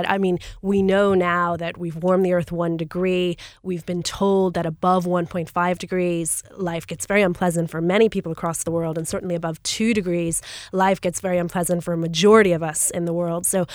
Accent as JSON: {"language": "English", "town": "New Orleans", "region": "Louisiana", "country": "United States", "tie": "born or raised there", "said": "I grew up in New Orleans, where we used to experience hurricanes every year"}